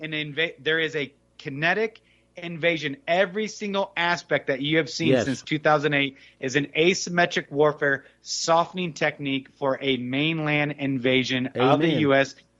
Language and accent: English; Quad Cities, Iowa, United States; now in Colorado, United States; Oh, I'm in Colorado, but I actually just moved here only a year ago from Iowa. So I'm originally from the Quad Cities.